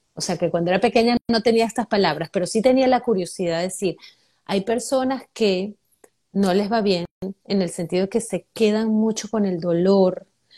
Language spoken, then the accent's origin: Spanish; Venezuela; now in United States; lo que yo veía de chiquita en Venezuela